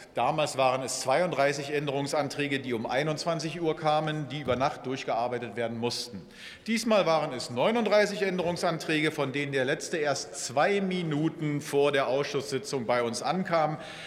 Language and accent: German; Lower Saxony, Germany; Ich komme aus Niedersachsen, und für unsere Landwirte ist es ein bitteres Zeichen